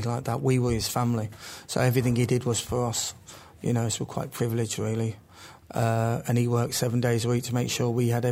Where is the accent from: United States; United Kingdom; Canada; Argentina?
United Kingdom; Birmingham, West Midlands; So we moved there in the 60s. So I grew up in Birmingham.